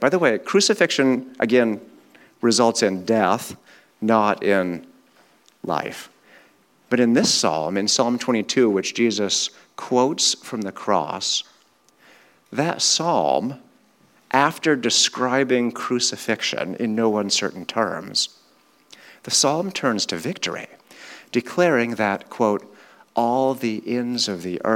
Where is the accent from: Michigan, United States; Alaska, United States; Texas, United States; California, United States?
Alaska, United States; also born or lived in Ohio; I'm from Alaska and Ohio.